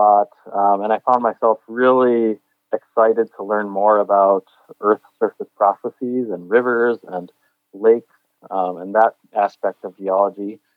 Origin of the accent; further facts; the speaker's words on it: Illinois, United States; also born or lived in Minnesota; I consider myself a Minnesotan. I was born in Minnesota. We moved around a few different places, and you know, largely I grew up actually about an hour west of Chicago in northern Illinois